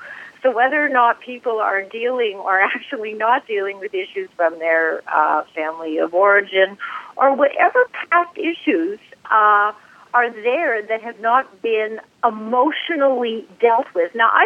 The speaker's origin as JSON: {"language": "English", "country": "Canada", "said": "and of course I'm Canadian, so we never worried about any of those things in Canada because of universal health insurance"}